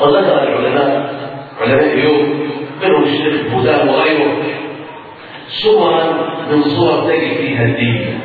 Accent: Egypt; احصائيه الحوادث عندنا في مصر في سنه 2007

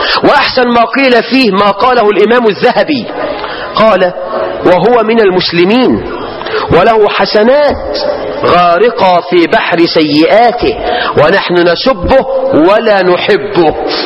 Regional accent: Egypt

